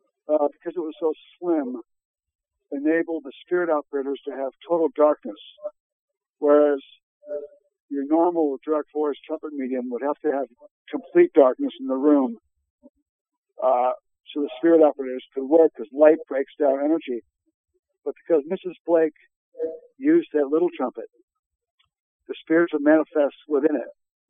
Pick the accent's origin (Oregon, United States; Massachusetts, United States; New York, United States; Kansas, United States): New York, United States; Oswego; who was born in my hometown in Oswego, New York